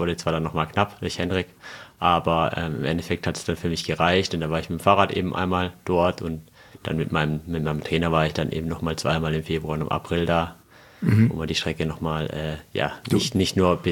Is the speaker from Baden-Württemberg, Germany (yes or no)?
yes; Überlingen, Baden-Württemberg, Germany; now in Munich, Germany; Genau, aber ich bin kein waschechter Bayer, ich bin noch Badener.